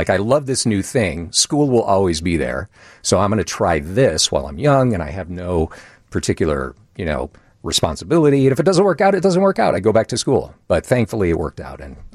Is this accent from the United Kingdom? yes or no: no; Naperville, Illinois, United States; also born or lived in Joliet; Moved to Naperville as a kid. Went to Naperville North High School.